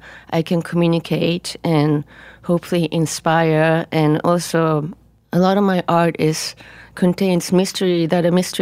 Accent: Japan; first language Japanese; English is a second language; Yes, my native language is Japanese. Right. And I've lived here long enough to sometimes just babble, say things out.

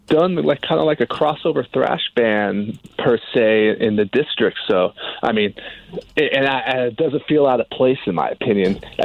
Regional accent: California, United States; moved away as an adult; now in Washington, United States; So moving to D.C., I moved to D.C. when I was like 21. I'm originally from like the L.A. area.

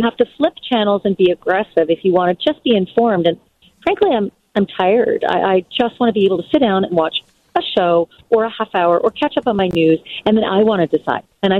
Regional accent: United States; I'm not being served as an American, and I would like a nice, unbiased product out there.

